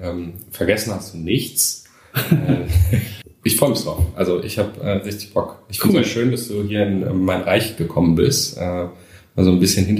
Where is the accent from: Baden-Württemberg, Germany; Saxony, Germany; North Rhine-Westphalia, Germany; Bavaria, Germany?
North Rhine-Westphalia, Germany; Krefeld; Ich bin ja in Krefeld groß geworden. Und da war ich auch relativ lang.